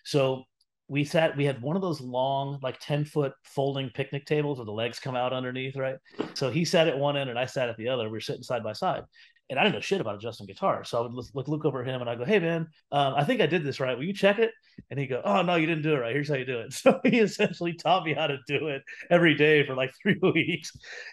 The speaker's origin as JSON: {"language": "English", "town": "Indianapolis", "region": "Indiana", "country": "United States", "said": "I mean, I'm from Indianapolis. Tampa's a much bigger city."}